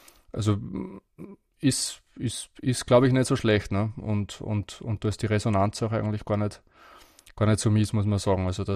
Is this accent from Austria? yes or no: yes; Austria; Ja, das hört sich auf jeden Fall schon um einiges besser an wie bei uns in Österreich.